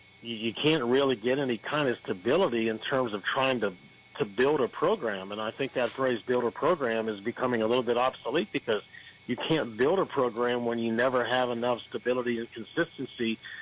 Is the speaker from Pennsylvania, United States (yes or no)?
no; Ohio, United States; and as you know, I'm from Ohio